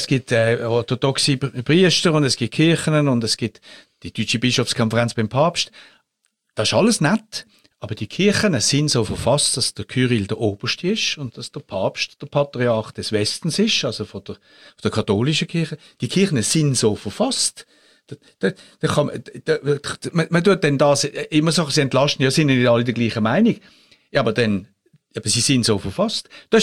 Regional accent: Switzerland; und das als Schweizer

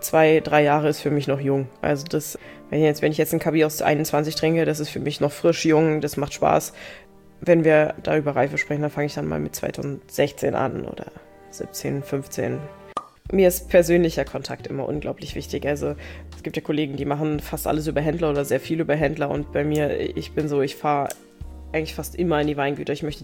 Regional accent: Brauneberg, Rhineland-Palatinate, Germany; also born or lived in Traben-Trarbach; Ich bin in Traben-Trarbach ursprünglich mal geboren, dann bin ich ganz viel umgezogen, und als meine Mama zum zweiten Mal geheiratet hat, dann nach Brauneberg als Kind, und da bin ich dann groß geworden und aufgewachsen.

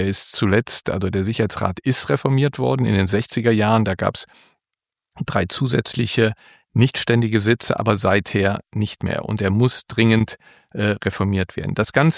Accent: North Rhine-Westphalia, Germany; Ich bin Rheinländer in Deutschland

